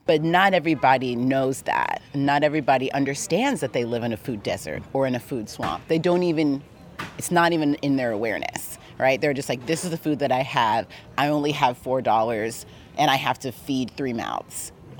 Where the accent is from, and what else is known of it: Los Angeles, California, United States; born or raised there